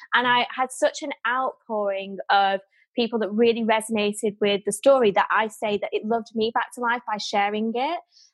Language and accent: English; Manchester, North West England, United Kingdom; I'm Mancunian, very down to earth, and I want to have real conversations about anything.